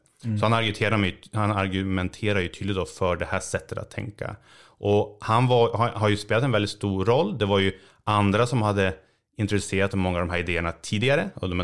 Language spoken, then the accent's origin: Swedish; Uppsala, Uppsala County, Sweden; moved away as an adult; also born or lived in Edinburgh / Toronto; now in United States; jag är ju uppvuxen i Uppsala men har inte bott där sedan jag tog studenten.